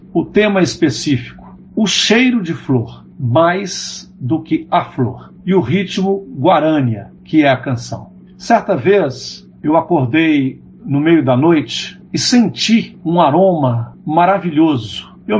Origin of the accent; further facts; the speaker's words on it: Coluna, Minas Gerais, Brazil; quando eu fiz uma apresentação em Coluna, minha terra natal